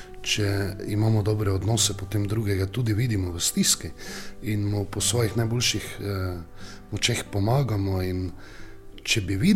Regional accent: Styria, Slovenia; čeprav smo Štajerci vesele narave

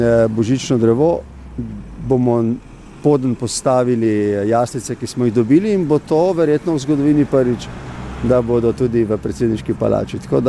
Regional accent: Littoral, Slovenia; Jaz sem iz Primorske doma

